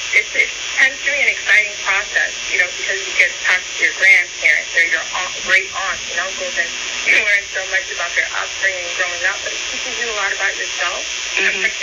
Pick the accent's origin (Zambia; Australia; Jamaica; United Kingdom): Jamaica; now in United States; So I immigrated from Houston, Jamaica.